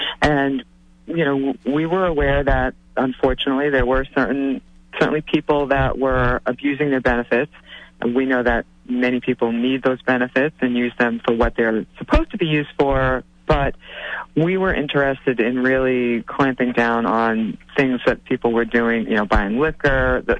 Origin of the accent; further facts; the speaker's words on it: Taunton, Massachusetts, United States; But, I'm a lifelong Taunton resident. I'm raising my family here. And I really love my hometown.